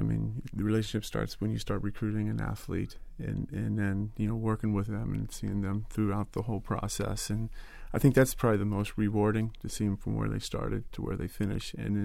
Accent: Cincinnati, Ohio, United States; I was from Cincinnati and wanted just to have the opportunity

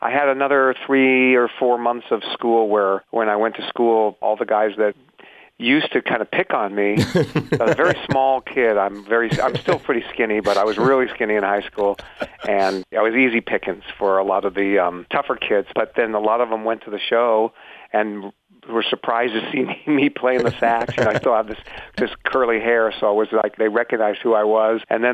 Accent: Seattle, Washington, United States; You know, I'm from Seattle, so I would make that trip quite often.

